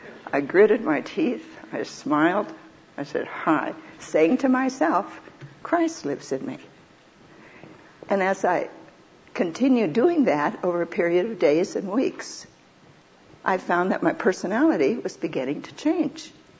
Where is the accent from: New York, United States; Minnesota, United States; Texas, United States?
Minnesota, United States; accent: Swedish; And being from Minnesota, I still had my Swedish accent.